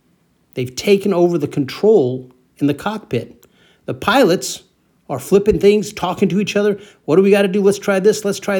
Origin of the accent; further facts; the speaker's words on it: California, United States; moved away as an adult; now in Ukraine; Now, I grew up, I've lived the last 10 years in Ukraine. I grew up in California.